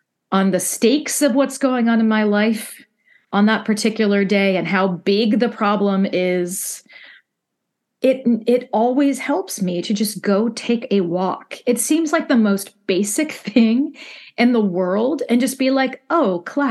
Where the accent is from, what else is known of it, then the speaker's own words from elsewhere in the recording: Midwest, United States; And that means as a poet, as a mom, as a Midwesterner, like all of the parts of myself that make me